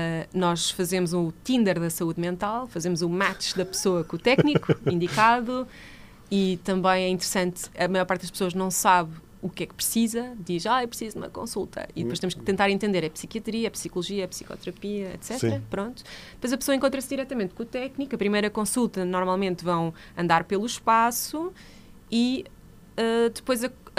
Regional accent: Marinha Grande, Leiria, Portugal; Eu não entendo nada de geografia de Lisboa. Eu sou da Marinha Grande.

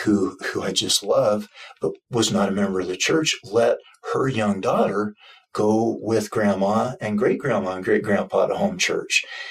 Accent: Oregon, United States; one of my dearest, closest friends from growing up in Oregon, where we're both from

